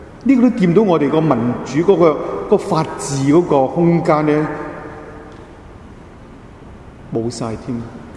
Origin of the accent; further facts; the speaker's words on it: China; 理唔理解到我哋中国人嗰种感情咧